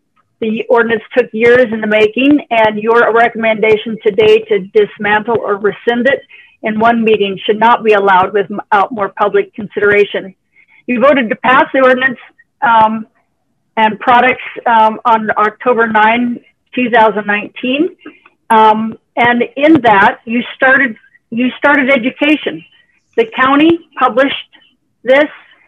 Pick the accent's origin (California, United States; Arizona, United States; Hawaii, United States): California, United States; San Luis Obispo; from San Luis Obispo